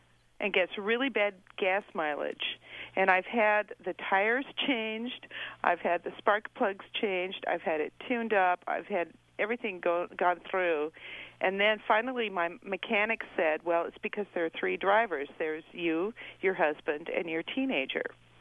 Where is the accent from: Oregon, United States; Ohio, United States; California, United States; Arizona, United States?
California, United States; now in Fairbanks, United States; Well, I come from California originally.